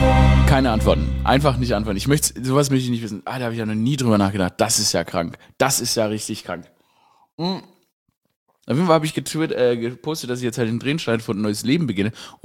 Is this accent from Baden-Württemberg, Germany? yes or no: yes; Baden-Württemberg, Germany; weil ich Schwabe bin, dass sie, oder gebürtiger Schwabe bin